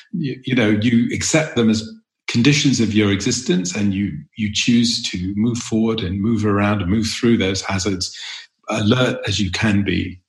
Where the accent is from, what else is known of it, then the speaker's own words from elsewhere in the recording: London, United Kingdom; I grew up in North London, and London was in the 1950s and early 60s